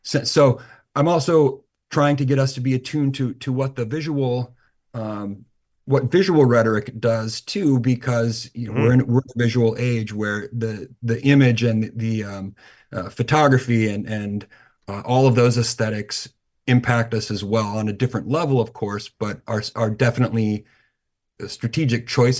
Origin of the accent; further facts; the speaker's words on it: Midwest, United States; I'm a Midwesterner who moved to Georgia for graduate school